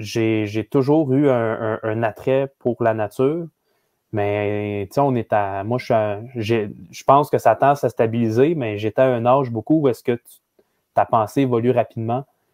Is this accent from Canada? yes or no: yes; Laval, Quebec, Canada; now in Joliette, Canada; Je suis natif de Laval, non. Mais je réside à Joliette en ce moment.